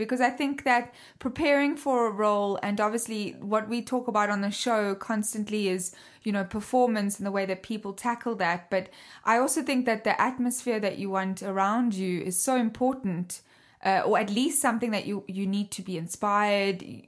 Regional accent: South Africa; I'm South African, as you can hear.

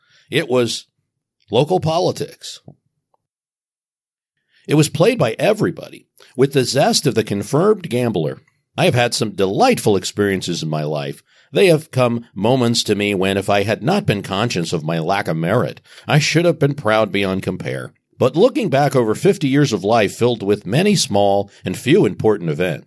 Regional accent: Cleveland, Ohio, United States; Cleveland, we were all sitting around, bleary-eyed and nervous, in the Democratic headquarters in my hometown.

